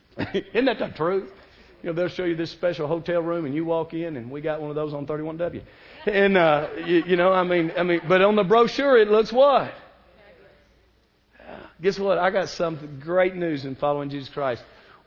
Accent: the South, United States; I'm from the South.

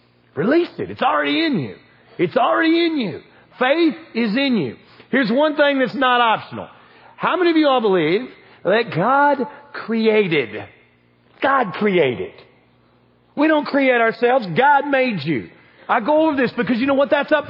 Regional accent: Southern United States, United States; See, the trouble of growing up in the South is church can be a part of your routine. You know, I mean, we're Southerners.

